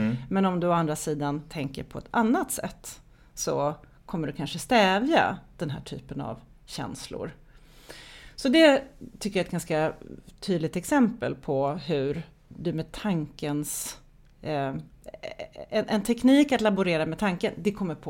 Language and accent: Swedish; Sweden; born there